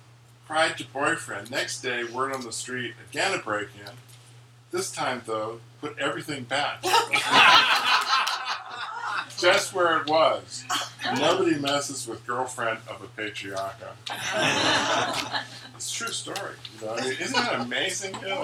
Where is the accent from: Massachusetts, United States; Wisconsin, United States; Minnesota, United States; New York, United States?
Massachusetts, United States; Brookline; We grew up in Brookline, which is like, you know, nowhere to grow up.